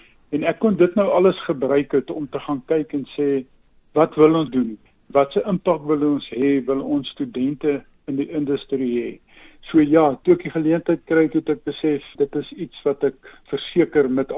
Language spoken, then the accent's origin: Afrikaans; Uitenhage, Eastern Cape, South Africa; born or raised there